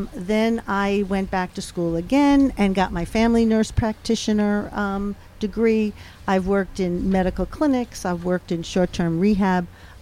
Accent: Brooklyn, New York, United States; born there; I was born in Brooklyn, New York.

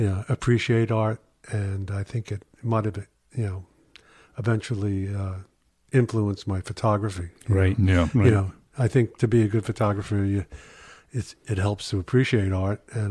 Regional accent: New York City, New York, United States; I grew up in New York City. I was from the Bronx, but he was from Queens.

